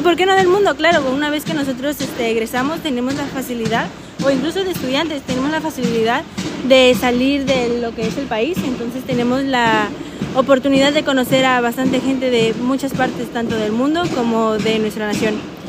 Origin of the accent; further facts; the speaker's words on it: Los Mochis, Sinaloa, Mexico; Soy de Los Mochis, Sinaloa.